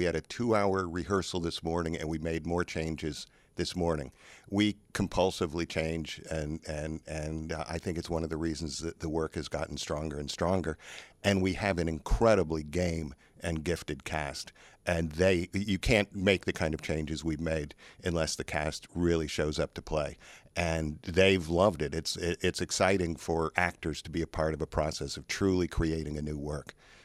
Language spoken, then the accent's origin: English; New England, United States; growing up in New England, there was this very comfortable myth of Babe Ruth selling the Red Sox selling Babe Ruth to the Yankees